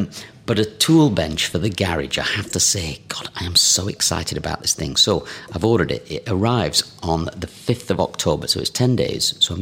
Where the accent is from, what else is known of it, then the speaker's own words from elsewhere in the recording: Scotland, United Kingdom; I am Scottish, yeah.